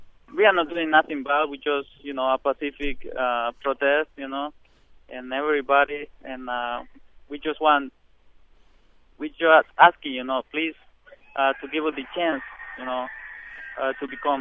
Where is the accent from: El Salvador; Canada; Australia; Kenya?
El Salvador; moved away as an adult; now in United States; And I am from El Salvador. I love my country, but I also love, you know, the United States.